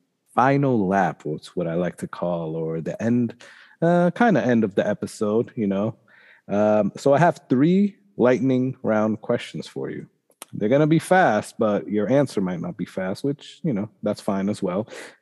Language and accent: English; Boston, Massachusetts, United States; So I grew up in Boston, and back in Boston, everybody was, or at least that in my area, was all into the Hondas.